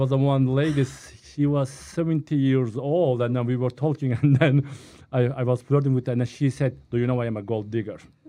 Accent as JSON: {"language": "English", "country": "Turkey", "moved": "as an adult", "said": "I am from Turkey originally, and I studied in the college tourism and hotel management, mm-hmm. which is related to my business, and then I came here 2002, October 7."}